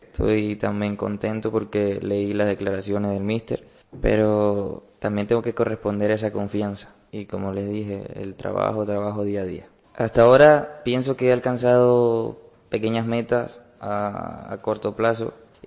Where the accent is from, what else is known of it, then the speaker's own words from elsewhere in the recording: Venezuela; moved away; Cuando salí de Venezuela salí con la ilusión y con un sueño, ¿no?, por alcanzar